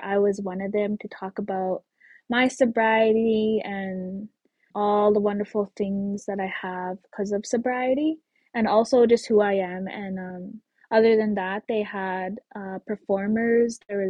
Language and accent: English; Wabaska, Alberta, Canada; also born or lived in Dillon, Saskatchewan; I'm from Wabaska, Alberta, on my late father's side, and that's Woodlands Cree territory. And I'm from Dillon, Saskatchewan, on my late mom's side, and that's Dene Sunklene territory.